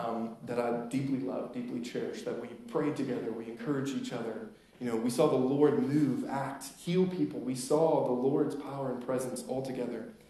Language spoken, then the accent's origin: English; New York, United States; And we moved down here like 5 or 6 years ago, coming from New York most recently. And we grew up in New York, very fortunate to have pastors as dads, both of us.